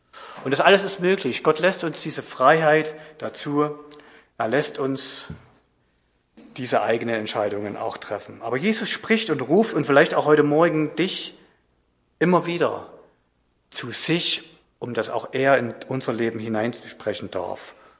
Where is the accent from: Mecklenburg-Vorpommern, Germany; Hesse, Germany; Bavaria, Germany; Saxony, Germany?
Saxony, Germany; now in Frankenwald, Germany; Da kann es dir passieren, du landest im Frankenwald als Sachse.